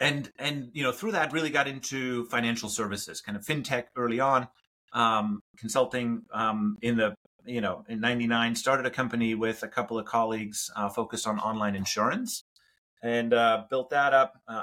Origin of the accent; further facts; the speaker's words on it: Germany; moved away as an adult; now in United States; I was born in Germany and grew up there, came to the US for college, went to school on the East Coast in Philadelphia, Penn.